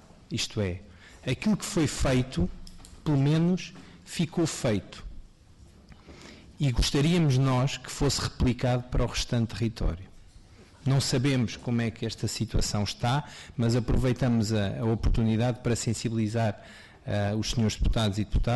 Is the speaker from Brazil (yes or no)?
no; Torres Novas, Santarém, Portugal; Eu sou de Torres Novas